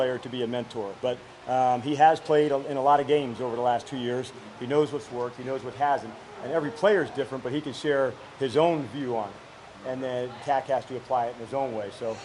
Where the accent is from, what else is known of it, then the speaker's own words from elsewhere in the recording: New Jersey, United States; And I grew up in New Jersey, and I went to training camp to watch the New York Giants.